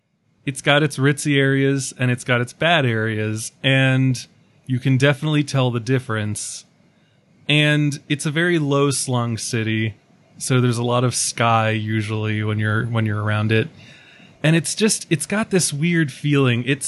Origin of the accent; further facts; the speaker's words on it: East Coast, United States; And like, so like I'm from the East Coast.